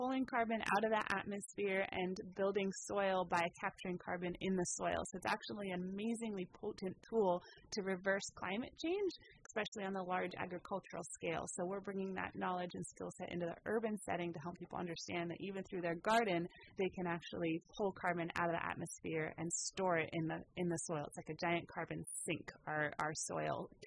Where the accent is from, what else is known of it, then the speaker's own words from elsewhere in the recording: Sebastopol, California, United States; now in Petaluma, United States; And in Petaluma about 3 years, born and raised in Sonoma County, in Sebastopol and Runner Park.